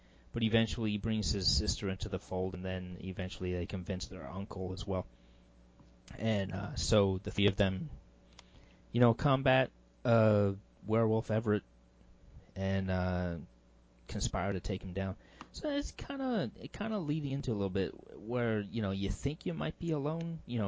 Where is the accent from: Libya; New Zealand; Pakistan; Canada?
Canada; I'm a Canadian, and I should have known that.